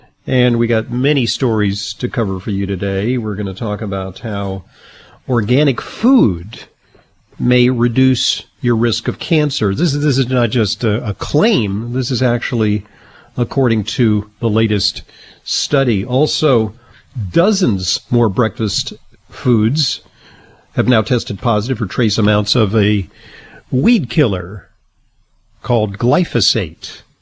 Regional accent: Los Angeles, California, United States; I grew up in Los Angeles with the newly relocated Brooklyn Dodgers at Chavez Ravine

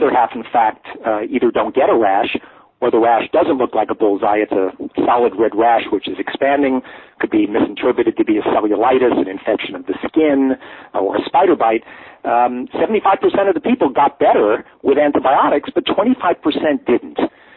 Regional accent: Bayside, New York, United States; Well, I'm normally from Bayside, Queens. So moving up to the Hudson Valley, which is about 2 hours north from New York City

